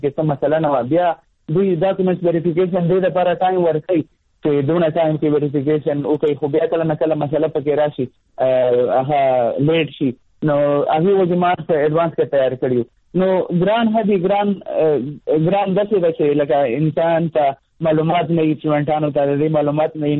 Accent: Khyber Pakhtunkhwa, Pakistan; زه زما تعلق د وزیرستان سره دی

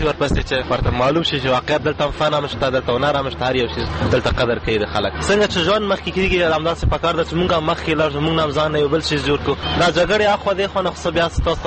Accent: Afghanistan; او زه بیسیکلی د افغانستان یم

